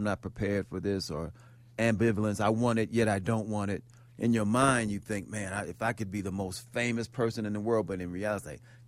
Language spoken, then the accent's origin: English; Chicago, Illinois, United States; I'm a Chicagoan, so I'm mostly here unless there's gigs going on.